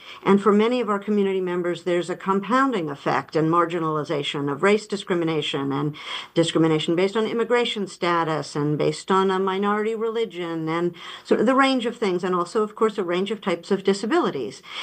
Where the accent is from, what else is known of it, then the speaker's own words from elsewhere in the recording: California, United States; I do so far, and I'm so proud of being a Californian